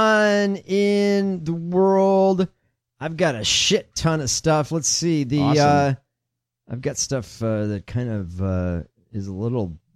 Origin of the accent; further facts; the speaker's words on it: Midwest, United States; I grew up in the Midwest, so, you know, you have rain, fucking rainstorms.